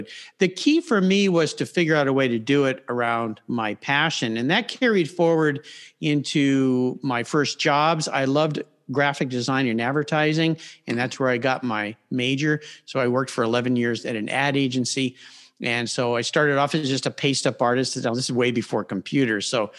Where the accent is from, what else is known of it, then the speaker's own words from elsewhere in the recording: San Diego, California, United States; I was very blessed to grow up in a very nice neighborhood, part of San Diego called La Jolla.